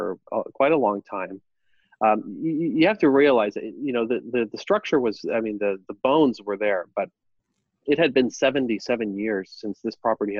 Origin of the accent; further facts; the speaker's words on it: Argentina; now in United States; originally we're from Argentina. Really moved here to the U.S. because of my father.